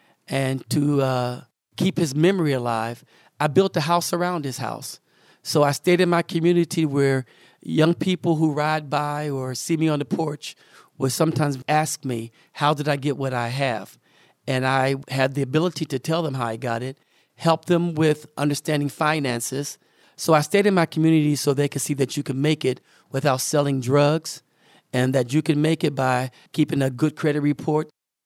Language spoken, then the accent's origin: English; Homestead, Florida, United States; I was born and raised here in Homestead, approximately 4 or 5 blocks from here.